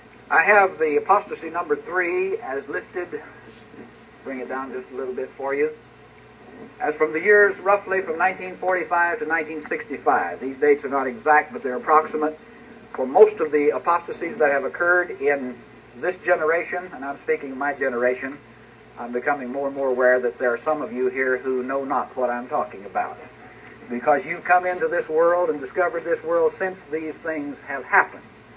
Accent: Texas, United States; of the first congregations to do this was the Broadway Church of Christ in Lubbock, Texas, near my hometown.

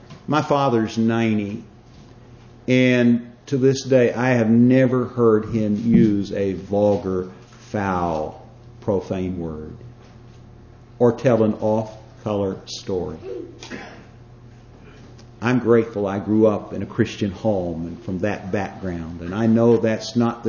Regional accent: West Virginia, United States; I came from North Central West Virginia, Marion County. My first 8 years of education were spent in a one-room school.

